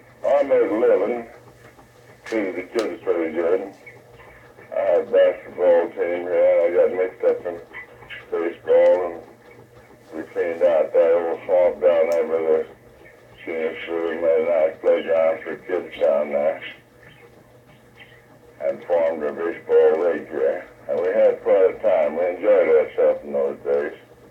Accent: Albuquerque, New Mexico, United States; born there; moved away as an adult; I was born in 1885 in Albuquerque, New Mexico. Come to Alaska in 1925. Went outside and came back again in 1935.

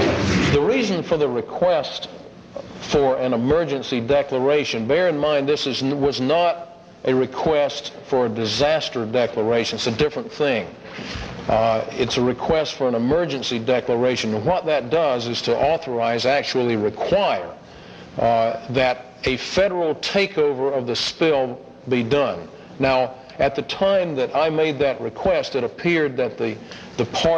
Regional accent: Cordova, Alaska, United States; I came from Cordova to begin with.

